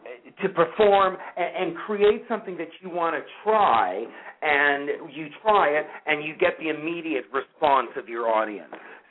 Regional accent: Los Angeles, California, United States; also born or lived in Burbank, California; they moved to Los Angeles, and that's where I was born and raised.

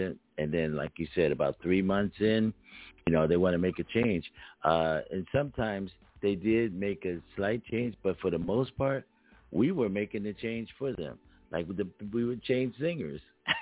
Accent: Philadelphia, Pennsylvania, United States; because growing up in Philadelphia, and I used to play at a place

